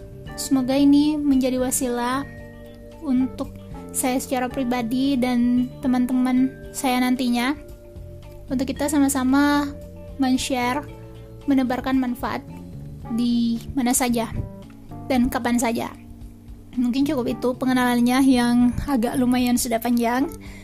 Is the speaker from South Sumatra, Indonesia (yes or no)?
no; South Sulawesi, Indonesia; Jadi saya asalnya dari Sulawesi Selatan dan tinggalnya di Kota Makassar.